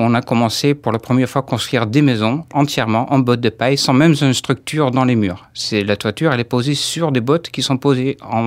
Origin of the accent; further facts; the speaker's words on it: Netherlands; now in France; je viens des Pays-Bas et ça fait 15 ans que j'habite en Charente.